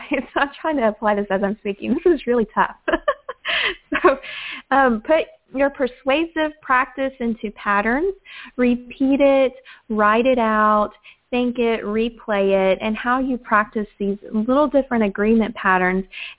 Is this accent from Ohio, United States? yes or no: no; Houston, Texas, United States; I grew up in Houston, Texas, and this was a big 5A school.